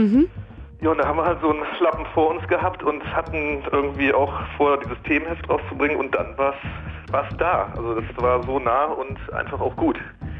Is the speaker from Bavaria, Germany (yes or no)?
no; Cologne, North Rhine-Westphalia, Germany; Nee, ich bin Kölner